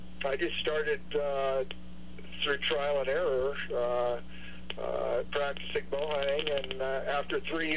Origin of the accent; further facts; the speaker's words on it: California, United States; I was taking my one legal deer a year in my home state of California